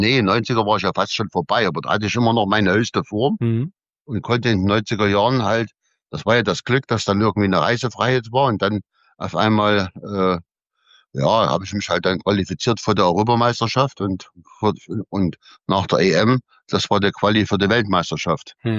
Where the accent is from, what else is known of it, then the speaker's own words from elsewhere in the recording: East Germany, Germany; Ja, aber ich wusste ja nicht als Ossi, wie ich da hinkomme mit der Straßenbahn